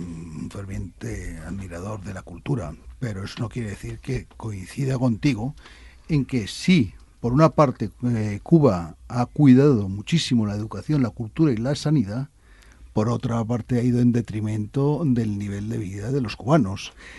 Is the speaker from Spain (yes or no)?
yes; Spain; Yo, como español que soy